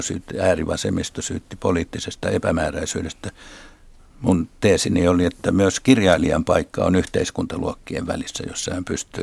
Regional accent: Tampere, Pirkanmaa, Finland; No, minähän kasvoin Tampereen Pispalassa, joka oli työväen kaupungin osa, jossa vasemmisto sai vaaleissa 90% äänistä.

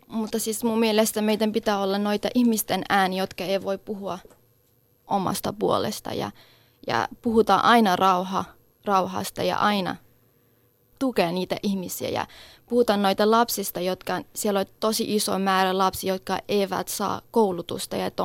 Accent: Syria; Finnish is a second language; kyllä mä oon syyrialainen ja se tarkoittaa sitä, että mä oon syyrialainen.

